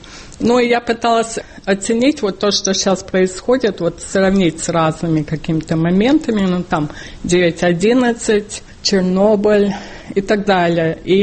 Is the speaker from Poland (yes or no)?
no; New York, United States; хотя это произошло в моем родном городе, где я родилась.